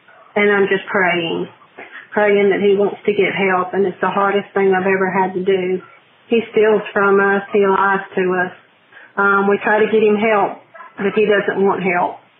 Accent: Dothan, Alabama, United States; I'm from Dothan, Alabama.

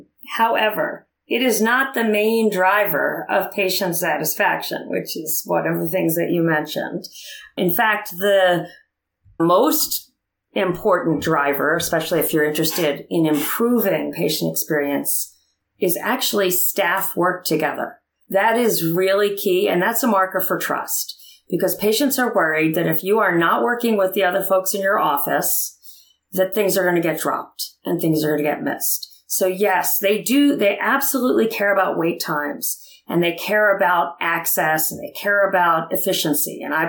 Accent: New England, United States; I'm from New England. Do your job, Bill Belichick quote.

